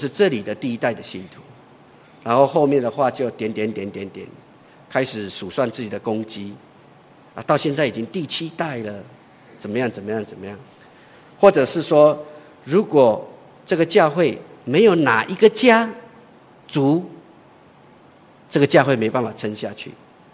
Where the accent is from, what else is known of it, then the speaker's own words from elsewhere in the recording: China; 因为我们中国人的习惯常常喜欢称赞别人，这是无可厚非啊